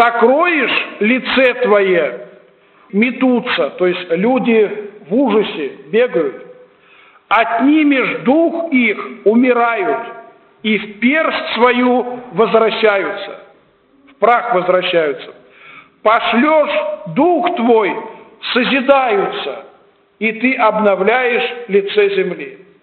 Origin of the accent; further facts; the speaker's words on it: Orekhovo-Zuyevo, Moscow Oblast, Russia; Вот когда я бываю в Орехово-Зуево, у себя на малой родине